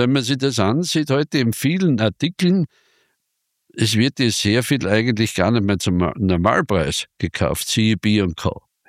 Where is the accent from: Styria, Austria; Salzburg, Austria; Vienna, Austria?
Styria, Austria; Bei uns in der Steiermark ist es so, dass wir in den letzten Jahren oder letzten Jahrzehnten extrem mit Spätfrösten zu kämpfen haben.